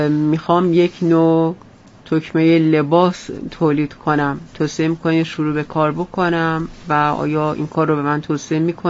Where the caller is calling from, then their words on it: Qazvin, Iran; از قزوین هستم.